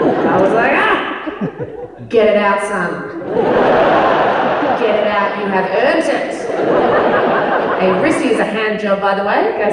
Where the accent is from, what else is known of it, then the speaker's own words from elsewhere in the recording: Australia; I know that I will always love being Australian